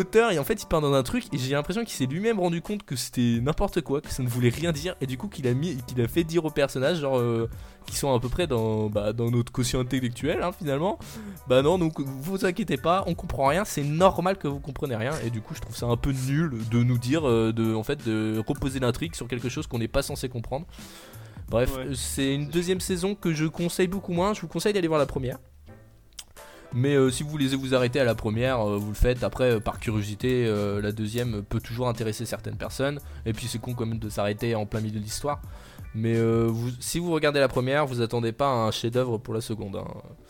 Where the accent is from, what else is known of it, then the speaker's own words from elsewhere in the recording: France; c'est parce qu'on est français et qu'on comprend.